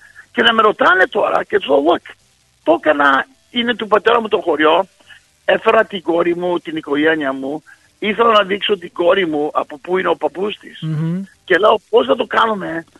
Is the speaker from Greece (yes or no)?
no; Canada; έτσι μεγαλώσαμε και εμείς στον Καναδά.